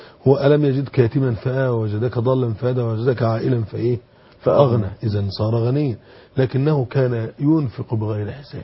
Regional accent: Egypt; وسط التجار الكبار بتوع الموسكي مثلا عندنا في مصر

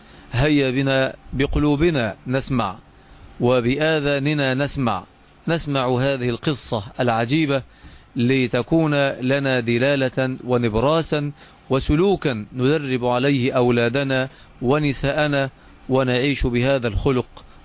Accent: Egypt; وهذا ما هو مشهور عندنا في مصر بالمثل البلدي

